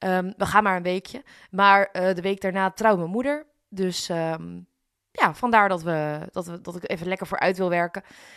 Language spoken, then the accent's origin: Dutch; Nijkerk, Gelderland, Netherlands; Ik ben opgegroeid in Nijkerk. En nu zal ik niet zeggen dat Nijkerk dan per se zo'n plek is waar enorm veel wordt gedronken. Maar het is wel een wat boersere omgeving, zeg maar.